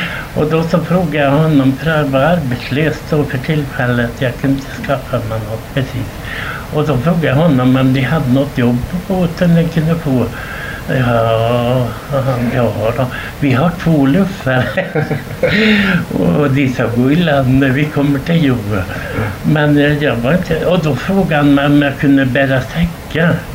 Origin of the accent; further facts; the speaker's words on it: Östergötland, Sweden; Jag är ifrån Östergötland.